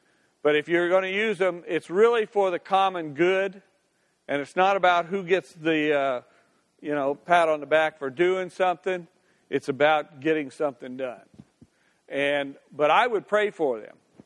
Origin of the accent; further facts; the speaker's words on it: Decatur, Illinois, United States; I grew up in Decatur, Illinois, where you really listened a lot to Lutherans and Catholics about things, and I'm Presbyterian